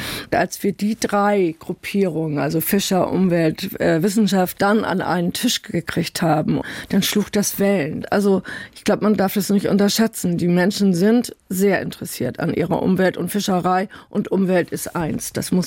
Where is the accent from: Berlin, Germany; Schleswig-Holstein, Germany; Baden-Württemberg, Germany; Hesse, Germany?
Schleswig-Holstein, Germany; Und ich lebe in Söbi, ich bin Schleswig-Holsteinerin, ich bin Deutsche, aber ich bin mit ganzem Herzen Europäerin.